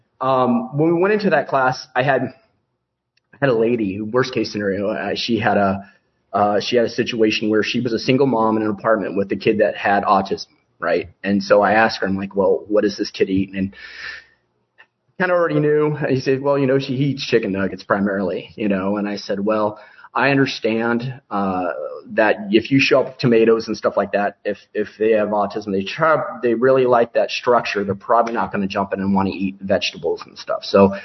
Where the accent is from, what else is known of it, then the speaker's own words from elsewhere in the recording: United States; And as an American middle class, we're all unfortunately sold this consumer model.